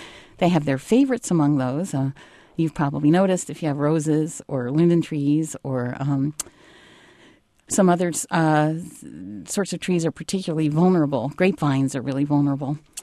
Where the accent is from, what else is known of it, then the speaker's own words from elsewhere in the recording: Pennsylvania, United States; I grew up in the Northeast in a suburb of Philadelphia